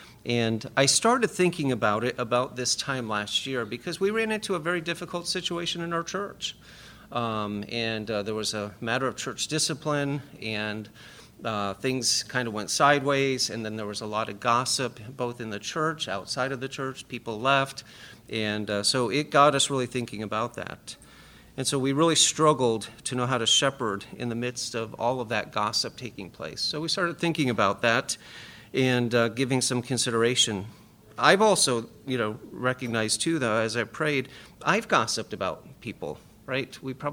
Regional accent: Beavercreek, Ohio, United States; I'm from Beaver Creek, Ohio, which is 9 hours from here.

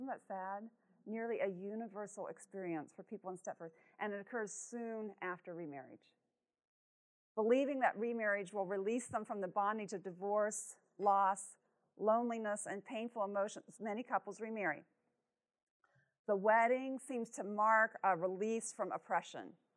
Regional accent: Lafayette, Indiana, United States; I'm from Lafayette, Indiana, and I've been on our counseling staff there for over 30 years

